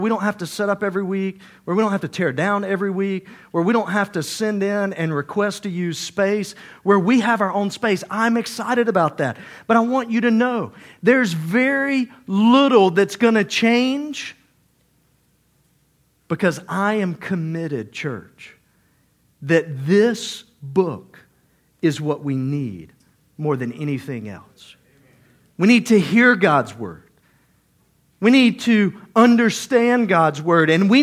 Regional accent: Georgia, United States; I'm from Georgia. That means dirt.

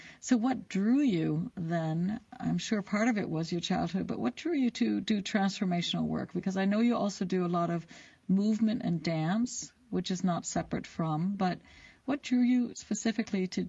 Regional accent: United States; now in Berlin, Germany; I grew up in America and I'm living in Berlin, Germany.

